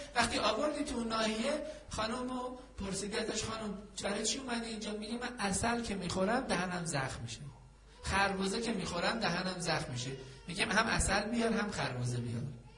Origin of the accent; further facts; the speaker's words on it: Iran; به عنوان یک مسلمان و به عنوان یک ایرانی